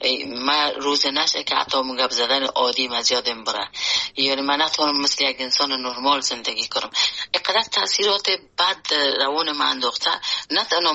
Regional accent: Afghanistan; born or raised there; moved away

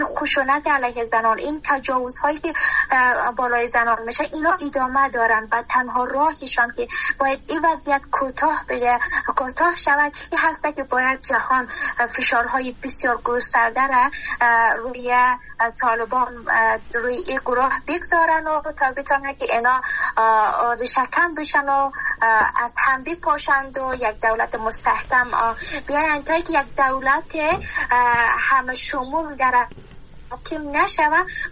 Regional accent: Afghanistan; من خودم به عنوان یک بانو از افغانستان هستم

